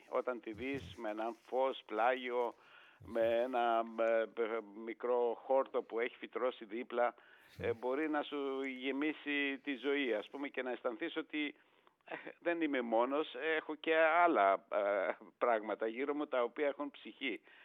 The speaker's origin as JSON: {"language": "Greek", "town": "Falatados", "region": "South Aegean", "country": "Greece", "said": "Εγώ είμαι και ορεινός, είμαι από το Φαλατάδο, που έχουμε αυτούς τους σπουδαίους γρανιτικούς σχηματισμούς"}